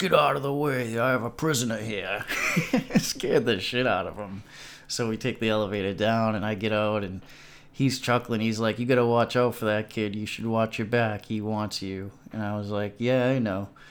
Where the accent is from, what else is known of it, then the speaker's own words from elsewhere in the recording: United States; I look like a white boy. I'm American Indian, and I get in with the white gangs